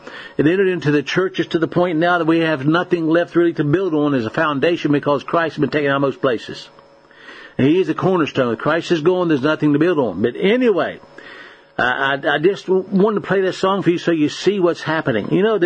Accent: United States; born there; But I live in America. I live in a nation I was born in September 7th, 1948.

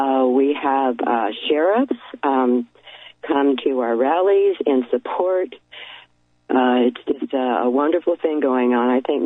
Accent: California, United States; When I myself personally picked up in California, I'm from California

